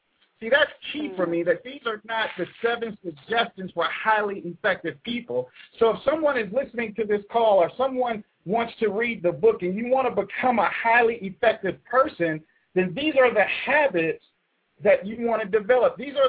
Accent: New York City, New York, United States; I became the possibilitarian growing up in the Bronx, New York City

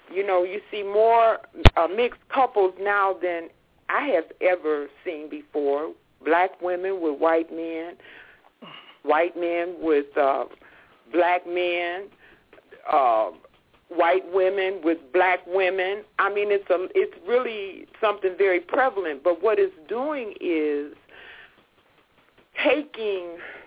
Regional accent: Southern United States, United States; Well, I'm not a race mixer, but I was raised that way. I'm from the South.

